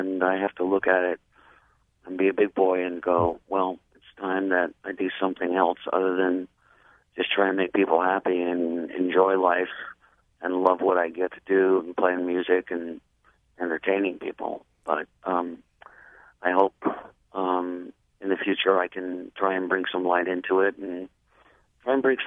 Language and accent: English; New York City, New York, United States; also born or lived in New Jersey; And, you know, I grew up in New York City and New Jersey, and my parents were actors and singers